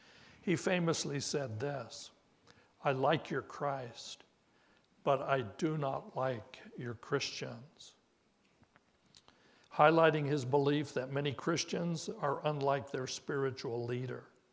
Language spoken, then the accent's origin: English; Rocky Mountains, United States; Certainly I would, growing up in the Rocky Mountains